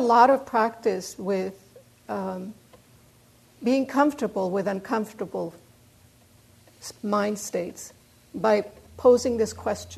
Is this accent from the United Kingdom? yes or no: no; Mexico; I grew up in Mexico in the ballet world.